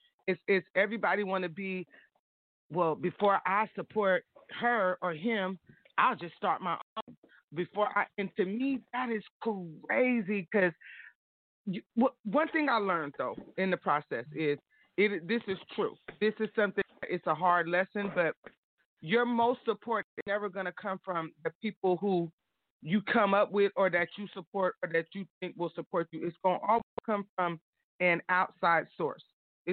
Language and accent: English; Sacramento, California, United States; even though I'm from down south, but I was raised in Sacramento.